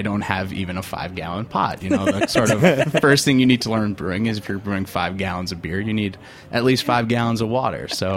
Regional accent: New York, United States; So then Matt moved to, I'm from Long Island, Matt moved to Brooklyn after graduating college

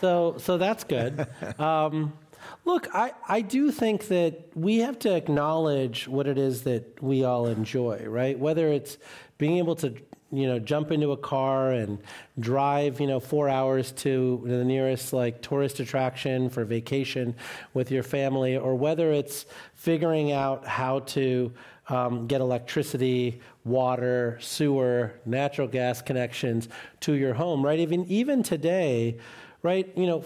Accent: Sterling, Illinois, United States; there are people in my hometown in Sterling, Illinois, that couldn't get their homes above 55 degrees

